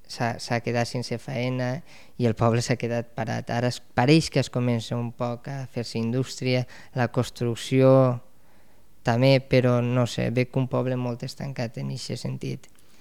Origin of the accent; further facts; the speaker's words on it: Sueca, Valencian Community, Spain; Tot el que són camps d'arròs, el terme de Sueca és molt gran, no s'ha creat indústria.